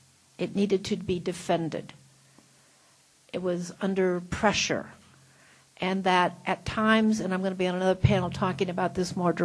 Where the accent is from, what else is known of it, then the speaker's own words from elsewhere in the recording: United States; it's so hard as an American for me to really truly embrace this and understand it.